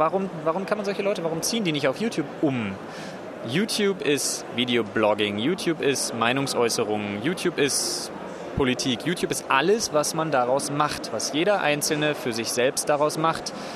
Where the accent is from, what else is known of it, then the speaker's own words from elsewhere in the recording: Berlin, Germany; Ich bin ja in Berlin geboren und aufgewachsen. Ich bin so ein kleiner Stadtpatriot